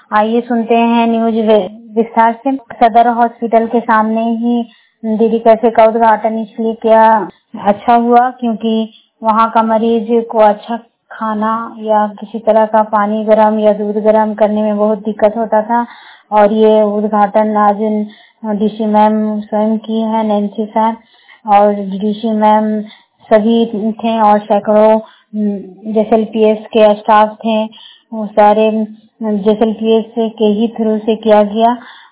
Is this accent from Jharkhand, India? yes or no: yes; Jharkhand, India; बड़कावा प्रखंड की रहने वाली हूँ।